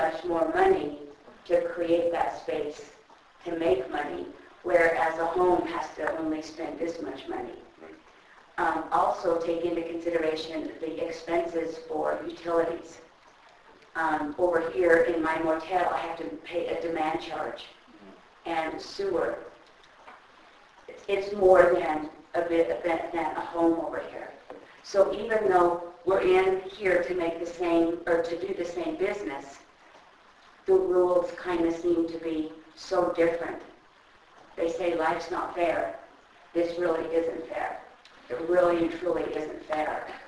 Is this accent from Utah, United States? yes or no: yes; Escalante, Utah, United States; I'm from Escalante.